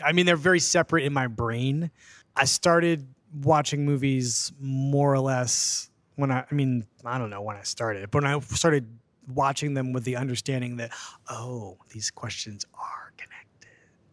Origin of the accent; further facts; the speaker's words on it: Philadelphia, Pennsylvania, United States; I'm from Philadelphia. I had the Philadelphia Inquirer and the Daily News, and that was it.